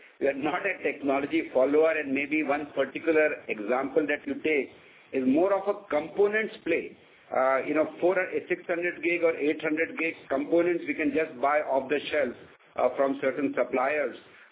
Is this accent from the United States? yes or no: no; India; I mean, we are all from India.